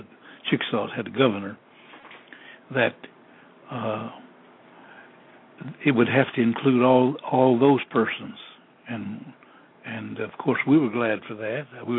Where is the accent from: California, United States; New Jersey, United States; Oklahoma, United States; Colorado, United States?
Oklahoma, United States; Wright City; living in my hometown of Wright City, and myself would be able